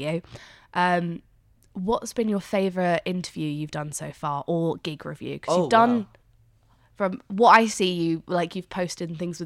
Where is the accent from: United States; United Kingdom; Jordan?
United Kingdom; Guildford, South East England; That's why I say, oh, I'm from Surrey, I'm from Guildford.